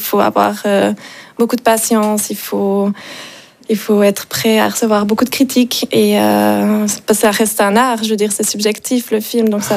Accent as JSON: {"language": "French", "country": "Switzerland", "said": "donc ils savent en général où est la Suisse. Mais d'autres, ma foi, des fois ça arrive qu'on pense que je viens de Suède."}